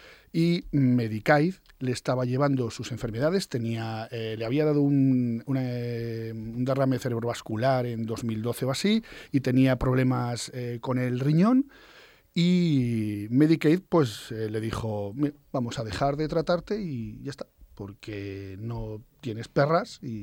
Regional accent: Burgos, Castile and León, Spain; Vino a Burgos, que yo soy burgalés, aunque ya soy isleño de ambos archipiélagos

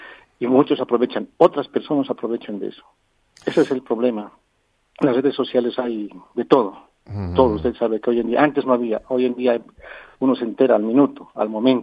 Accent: Bolivia; Tenemos que tener la unión entre bolivianos. Todos somos bolivianos

